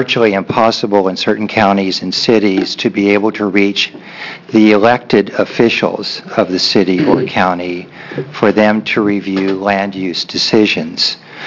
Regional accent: Bend, Oregon, United States; I'm from Bend.

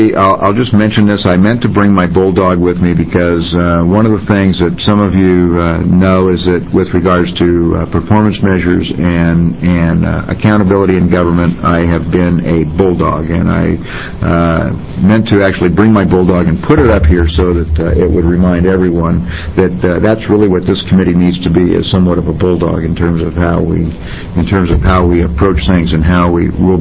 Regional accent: Wilsonville, Oregon, United States; I'm from Wilsonville House District 26, which is Wilsonville, Sherwood, and over to Gaston.

